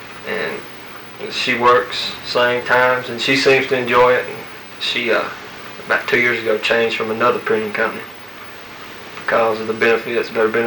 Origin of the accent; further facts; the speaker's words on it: Birmingham, Alabama, United States; born there; And I was born in Birmingham.